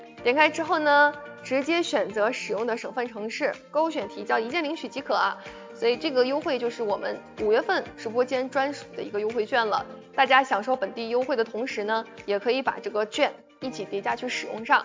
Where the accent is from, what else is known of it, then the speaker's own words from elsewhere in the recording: Heilongjiang, China; 我就是黑龙江的